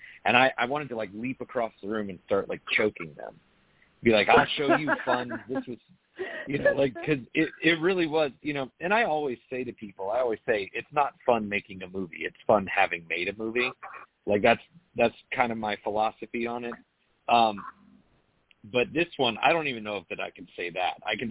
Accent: Florida, United States; I'm from Florida, so I got, you know.

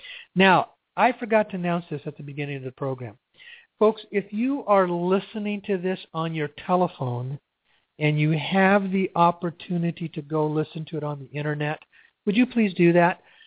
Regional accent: Sedona, Arizona, United States; if I'm in my hometown of Sedona, that's not the case.

